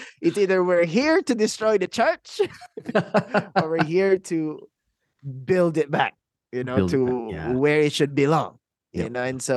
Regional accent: Philippines; I'm from the Philippines. I was raised here, born and raised.

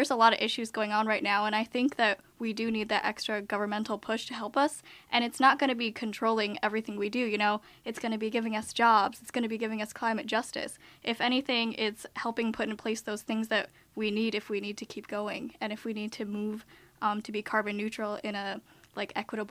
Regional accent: United States; born there; My parents are both immigrants from Bangladesh, but I was born in America.

